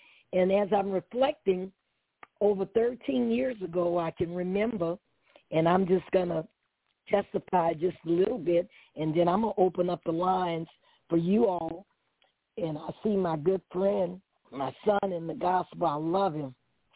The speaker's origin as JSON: {"language": "English", "town": "New Orleans", "region": "Louisiana", "country": "United States", "said": "hey, I'm from New Orleans. I have an accent, barely can talk real good."}